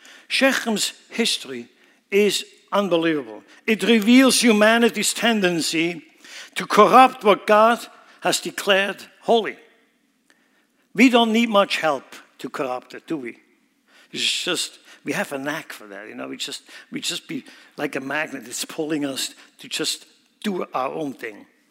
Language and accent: English; Switzerland; I grew up in Switzerland. Believe me, I know mountains.